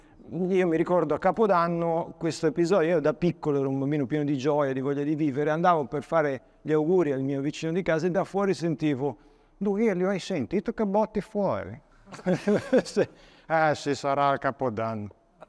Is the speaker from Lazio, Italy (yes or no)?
no; Genoa, Liguria, Italy; Vabbè, io sono cresciuto ovviamente a Genova.